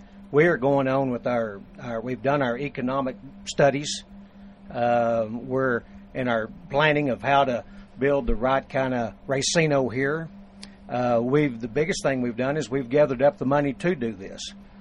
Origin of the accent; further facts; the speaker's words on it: Adrian, Texas, United States; I'm a Texan. My family's, I'm a fifth generation rancher from Adrian, Texas, and from Canadian, Texas, up in the northeast corner of the Panhandle.